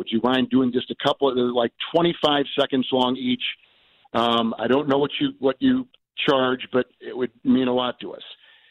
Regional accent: Green Bay, Wisconsin, United States; I grew up in Green Bay. My dad was with the Packers for almost 4 decades. And so living there, football was intense.

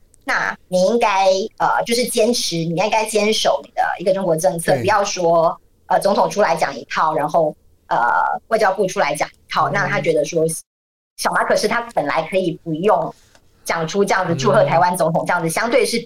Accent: Philippines; 中国他不应该告诉我们菲律宾人什么话该说什么话不该说

